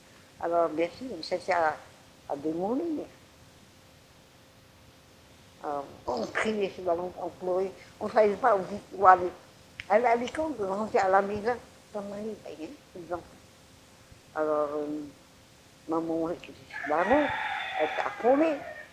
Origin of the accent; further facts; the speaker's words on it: Paris, Île-de-France, France; je suis de Paris